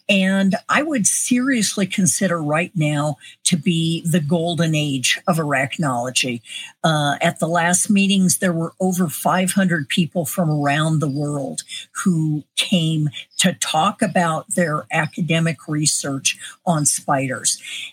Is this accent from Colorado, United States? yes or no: yes; Denver, Colorado, United States; Basically, I grew up in Denver, Colorado.